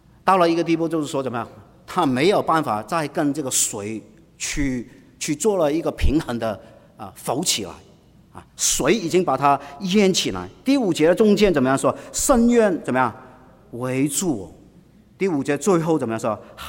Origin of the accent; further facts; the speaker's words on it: China; 今天我们在地上面啊，我们中国人说，你要去死的